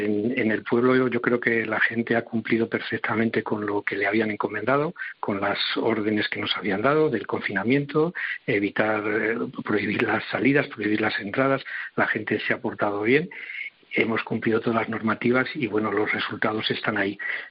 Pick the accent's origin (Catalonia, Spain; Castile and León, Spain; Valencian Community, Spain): Castile and León, Spain; Íscar; Yo soy en Íscar, tengo mi segunda residencia, yo soy de Íscar, siempre he vivido aquí y luego pues por motivos de trabajo pues ahora mismo trabajo en Valladolid.